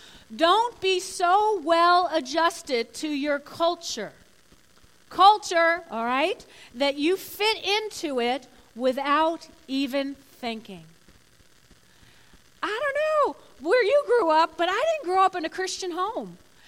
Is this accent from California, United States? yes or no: no; New Jersey, United States; also born or lived in Brooklyn, New York / Tulsa, Oklahoma; because I was born in Brooklyn, raised in North Jersey, and then I went to Tulsa.